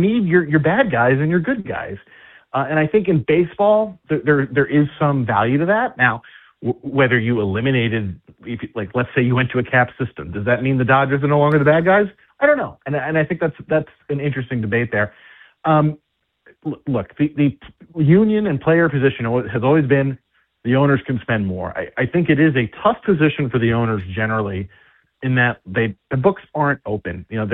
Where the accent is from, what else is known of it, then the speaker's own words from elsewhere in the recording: New York, United States; You know, I grew up in New York, and I grew up not rooting for the Yankees